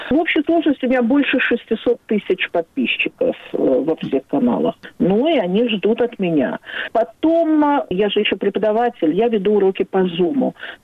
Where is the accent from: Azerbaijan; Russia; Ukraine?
Azerbaijan; Baku; now in Israel; Я из Баку, да, я из Баку.